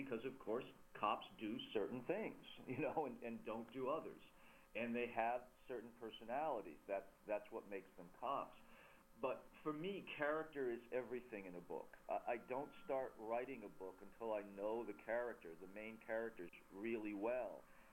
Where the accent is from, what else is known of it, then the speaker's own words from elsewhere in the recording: Staten Island, New York, United States; born there; You know, I was born on Staten Island in New York. This is a New York book. I've lived in and worked in New York on and off my whole life.